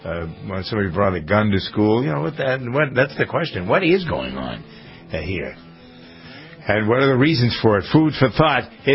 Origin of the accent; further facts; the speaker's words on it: Framingham, Massachusetts, United States; In my hometown, Framingham, they've had fights.